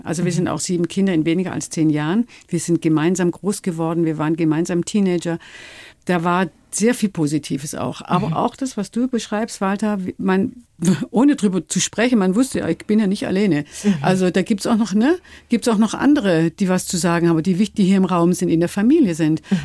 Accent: Baden-Württemberg, Germany; Ich komme aus dem Schwarzwald

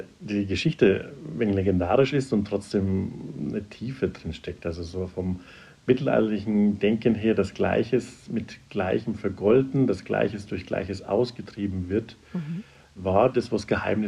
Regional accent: Bavaria, Germany; Ich bin im Oberfränkischen aufgewachsen und nicht aus einem Akademikerhaushalt, also komme aus der Gastronomie. Mein Vater ist Braumeister, meine Mutter im Hotelfach gewesen und ich komme aus einem fränkischen Wirtshaus.

